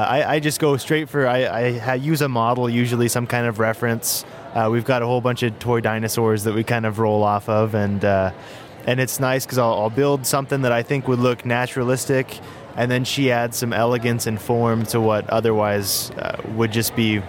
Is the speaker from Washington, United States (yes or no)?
no; Oregon, United States; I'm from Oregon originally, so it's a little bit of a different climate.